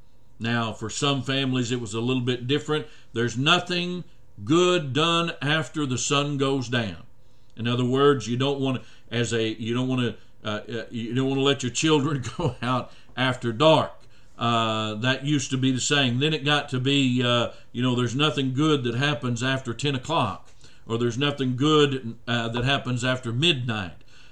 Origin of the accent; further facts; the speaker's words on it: Oklahoma City, Oklahoma, United States; I remember that growing up in Oklahoma City. We had Oklahoma City news stations